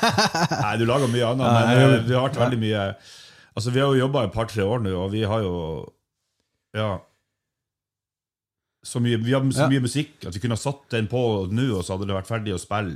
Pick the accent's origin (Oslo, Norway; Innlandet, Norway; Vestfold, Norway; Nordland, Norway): Nordland, Norway; Ørnes; jeg kom jo fra Ørnes, og der var det jo sånn at du hørte på heavy metal